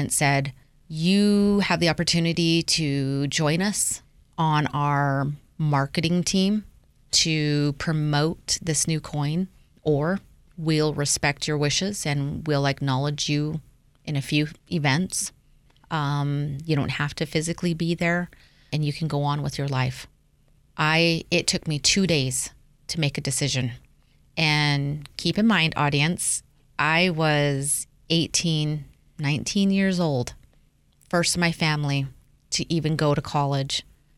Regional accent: Idaho, United States; And the way I read it was different because I'm Shoshone. I'm from Idaho.

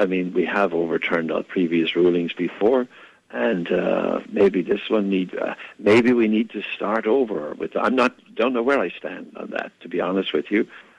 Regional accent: Ireland; now in United States; When I came here from Ireland 45 years ago, I asked an old cousin about voting, and he said Catholics always vote Democrat.

